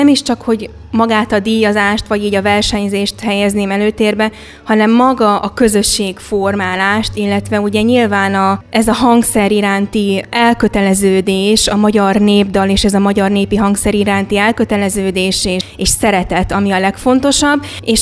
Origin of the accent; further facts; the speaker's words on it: Hungary; mivel magyarok vagyunk, a magyar népnek ez egy olyan jelképe, szimbóluma